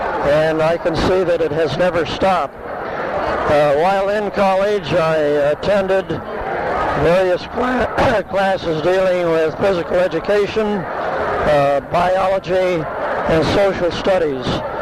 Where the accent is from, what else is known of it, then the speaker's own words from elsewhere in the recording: San Diego, California, United States; I was born here in San Diego in the late 10s and attended schools in San Diego throughout my life.